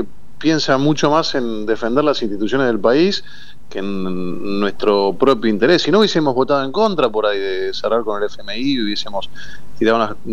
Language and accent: Spanish; Argentina; yo soy argentino y sí, tengo muy claro mi identidad, pero evidentemente la comunidad judía argentina es la comunidad más grande de Latinoamérica, la cuarta o quinta del mundo.